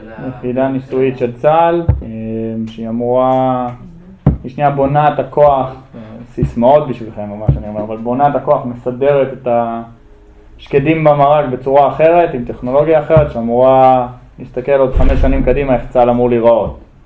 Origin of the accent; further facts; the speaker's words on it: Beit El, West Bank, Israel; also born or lived in United States / Ma'ale Adumim; now in Karmit, Israel; יליד ארצות הברית, עליתי לארץ לפני כ-20 שנה, גדלתי בבית אל, מעלה אדומים, גדלתי פה בישיבה